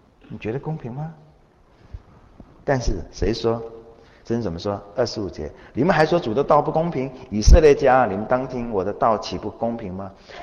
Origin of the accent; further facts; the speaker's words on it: China; 我们中国人最喜欢说的，没有功劳也有苦劳啊。